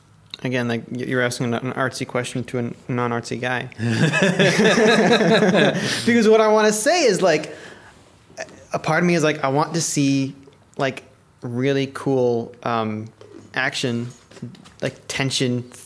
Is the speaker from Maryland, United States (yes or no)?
yes; Maryland, United States; By the way, I'm from Maryland. I left my old church in Maryland